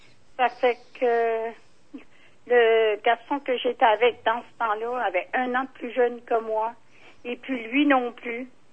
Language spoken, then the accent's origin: French; Acadia, Canada; Ah, moi, je suis acadienne, puis je suis fière de ça.